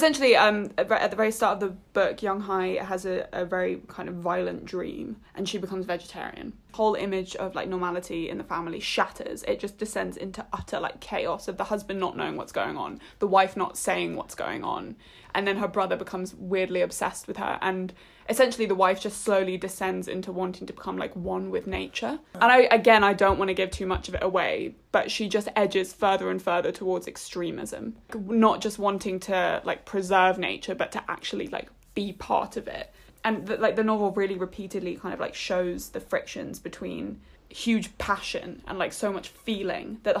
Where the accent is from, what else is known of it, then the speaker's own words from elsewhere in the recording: Richmond, London, United Kingdom; I mean, I grew up barely in London. I grew up in Richmond, which is essentially Surrey. So again, like, I feel like I didn't grow up in, like, the very centre of London.